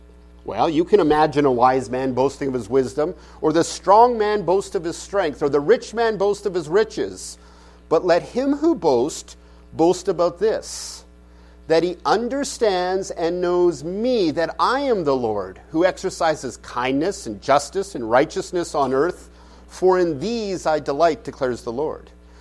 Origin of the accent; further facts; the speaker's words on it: Canada; I'm from Canada, so that, you know, it's not Canada.